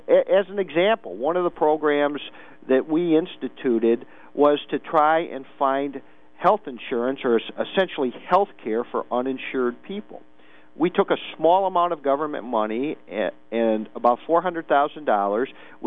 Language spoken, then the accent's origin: English; Naperville, Illinois, United States; also born or lived in Park Forest / Rockford; and I was born in Park Forest, sort of where suburbia began, and then moved to Naperville. After living in for a while in Rockford, my dad took a job in Rockford, came back to Naperville. I went through the public school system in Naperville